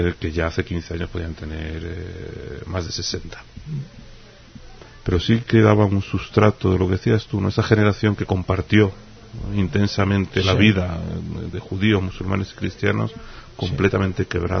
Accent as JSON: {"language": "Spanish", "town": "Madrid", "region": "Community of Madrid", "country": "Spain", "tie": "born there", "said": "yo nací en Madrid, mi familia paterna sí era de Tetuán."}